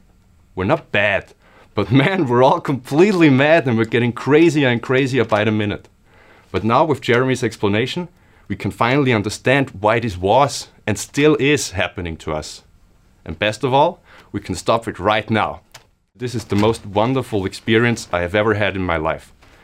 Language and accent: English; Austria; English is a second language; I'm 31 years old and I'm from Austria.